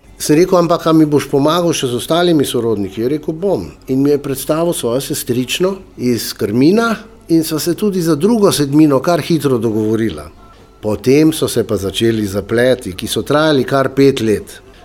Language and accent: Slovenian; Ljubljana, Central Slovenia, Slovenia; mi smo le iz Ljubljane bili, nihče nas ni poznal